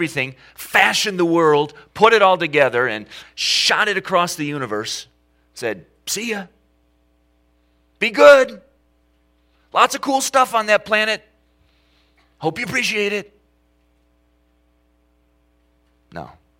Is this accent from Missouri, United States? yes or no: no; Saginaw, Michigan, United States; born there; If I was born in Western China in 1975 instead of Saginaw, Michigan, that would be me too.